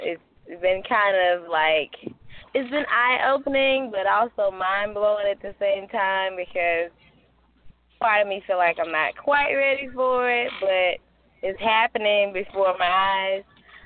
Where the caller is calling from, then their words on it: North Carolina, United States; North Carolina.